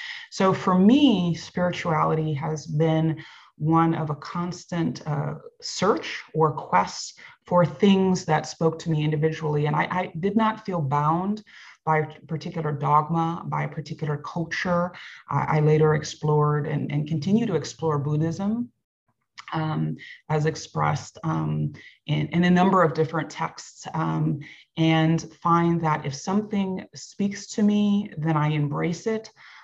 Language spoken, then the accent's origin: English; Madison, Wisconsin, United States; also born or lived in Chicago; I was born in Chicago, but raised in Madison, Wisconsin in the 70s.